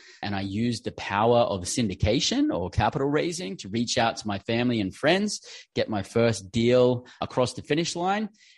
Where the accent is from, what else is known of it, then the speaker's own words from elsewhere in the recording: Australia; moved away as an adult; So originally born and bred in Australia